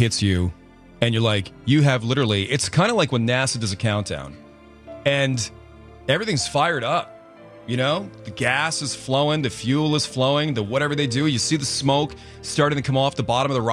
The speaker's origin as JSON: {"language": "English", "country": "Ireland", "said": "And I'm Irish. Spicy food and me, we have a relationship that's curious."}